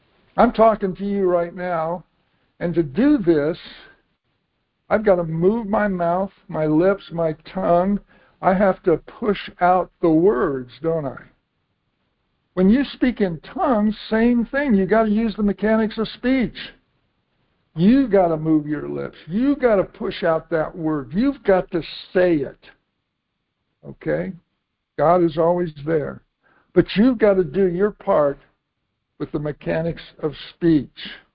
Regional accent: North Carolina, United States; I was from North Carolina at the time, living in Ohio, and I was visiting Ohio to take the class.

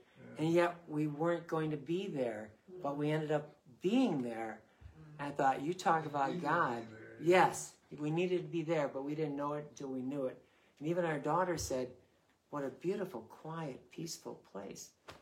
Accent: Buffalo, New York, United States; I mean, I'm from Buffalo, New York. In December, you make sure you have a bear rug wrapped around you.

